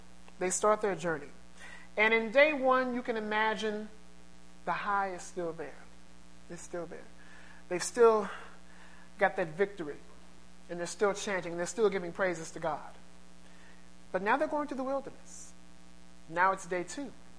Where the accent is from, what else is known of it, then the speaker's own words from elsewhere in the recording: St. Louis, Missouri, United States; As most of you know, I'm from St. Louis.